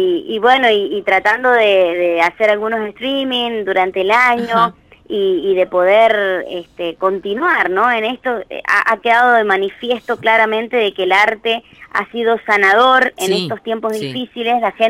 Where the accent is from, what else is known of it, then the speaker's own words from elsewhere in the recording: San Juan, Argentina; desde aquí, desde mi provincia natal, como lo es San Juan.